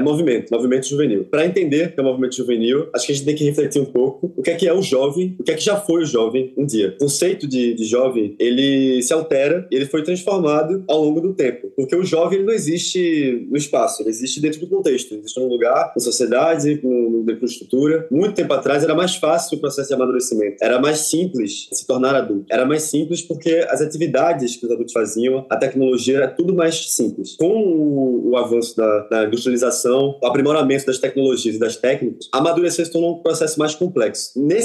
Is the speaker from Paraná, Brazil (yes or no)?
no; Recife, Pernambuco, Brazil; tenho 20 anos, sou pernambucano, recifense, judeu